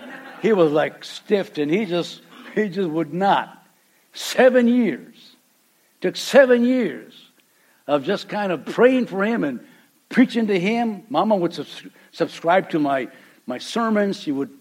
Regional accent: Calexico, California, United States; See, we came from Calexico. Calexico is a little town way in the south of the, you know, Southern California, right in the border. It's like, you know, it's 120 degrees in August down there.

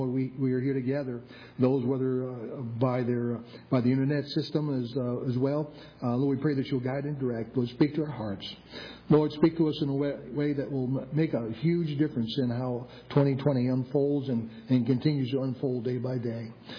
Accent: New England, United States; also born or lived in Pennsylvania; I understood that as a New Englander. I was born in New England, raised most of the time in New England, outside of the teen years in Pennsylvania.

